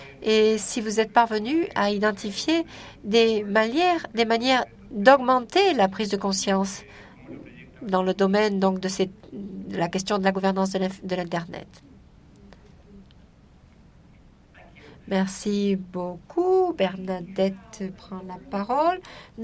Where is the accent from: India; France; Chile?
Chile; Où je viens du Chili.